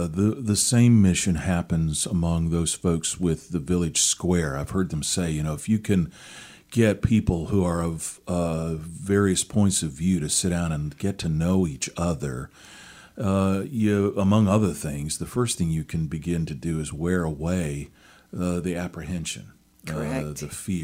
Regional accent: Seattle, Washington, United States; And I'm from Seattle.

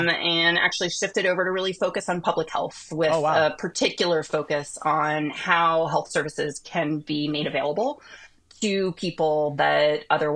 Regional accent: Washington, D.C. area, United States; my journey is really one where I grew up in North America, grew up just outside of Washington, D.C.

